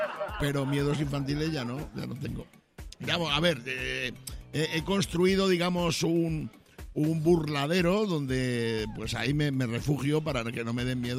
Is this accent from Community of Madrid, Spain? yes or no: yes; Community of Madrid, Spain; also born or lived in Badajoz; Y yo soy de Badajoz. O sea, que es que diferente todo el rollo. Pero soy... dicen que uno es donde pase, ¿no? De donde pase. Y yo pase, ¿no? Ya sabéis, en la Comunidad de Madrid toda mi vida.